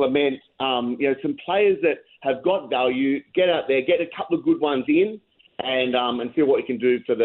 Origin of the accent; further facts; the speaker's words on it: Australia; And, I'm from Australia.